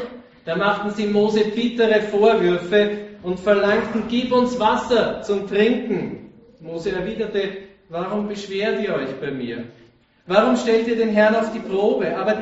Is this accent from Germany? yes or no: no; Vienna, Austria; Und wir können ganz stolz sein als Wiener